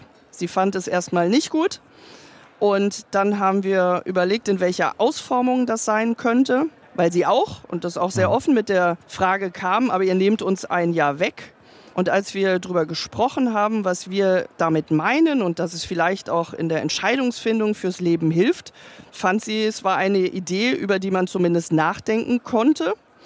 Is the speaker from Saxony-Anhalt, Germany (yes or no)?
no; Hesse, Germany; Ich komme aus Hessen